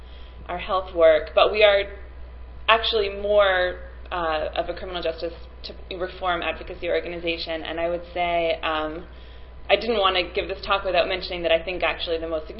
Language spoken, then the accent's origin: English; Oakland, California, United States; I'm here from Oakland